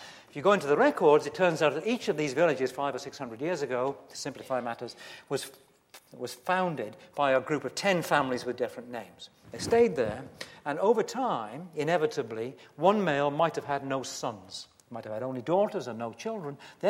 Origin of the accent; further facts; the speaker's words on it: Wales, United Kingdom; born there; I was born in West Wales there